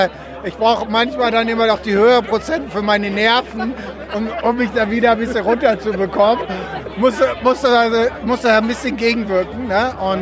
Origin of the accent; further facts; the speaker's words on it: Berlin, Germany; Ja, wir sind Berliner, ne?